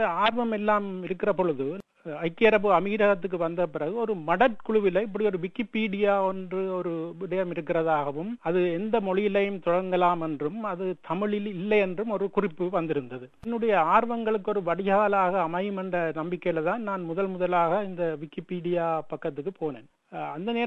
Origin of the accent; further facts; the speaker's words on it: Jaffna, Northern Province, Sri Lanka; நான் யாழ்ப்பாண நகரப்பகுதியில் இருக்கிற வண்ணார்பண்ணை நான் பிறந்து வளர்ந்த இடம். அதே இடத்துல இருக்கிற வைத்தீஸ்வர வித்தியாலயம் என்ற பாடசாலையில தான் நான் என்னுடைய முழு பள்ளி கல்வியையும் பெற்றுக்கொண்டேன்.